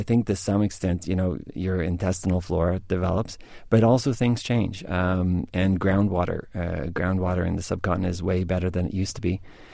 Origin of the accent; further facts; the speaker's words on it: Wyoming, United States; We're from Wyoming, right?